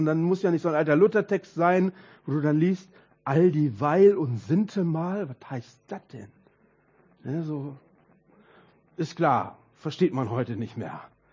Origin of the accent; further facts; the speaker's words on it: North Rhine-Westphalia, Germany; Aber ich komme aus dem Ruhrpott. Ja? Schalke oder Dortmund und ich lebe da nicht mehr